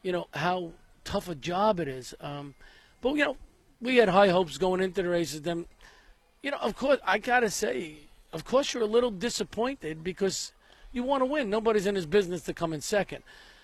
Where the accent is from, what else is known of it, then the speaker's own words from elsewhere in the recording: Brooklyn, New York, United States; I mean, we come from Brooklyn.